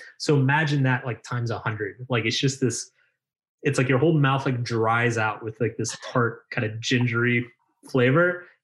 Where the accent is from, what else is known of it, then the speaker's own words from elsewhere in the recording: United States; Because I'm American.